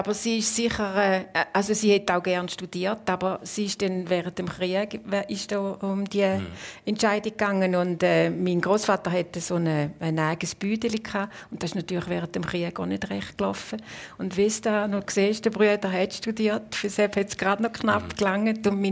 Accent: Herisau, Appenzell Ausserrhoden, Switzerland; Ich bin viel von Herisau als kleines Mädchen auf Winkeln gelaufen, um ihn abholen.

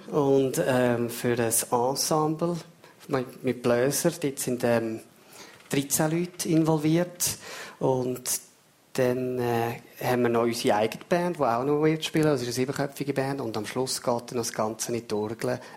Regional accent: Stanz, Austria; accent: Stanz dialect; Das war auch noch spannend, mal im Stanzer Dialekt zu schreiben. Ich habe ja nicht irgendeinen reinen Dialekt

